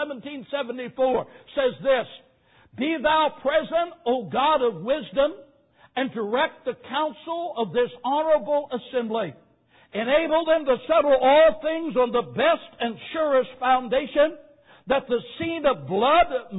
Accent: United States; born there; I'm not just an American because I was born here.

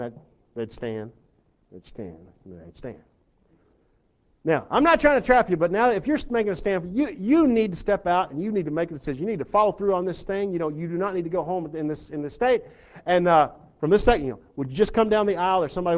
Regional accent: Texas, United States; And that stuff used to drive me crazy, because I'm from Texas, went to Pensacola Bible Institute.

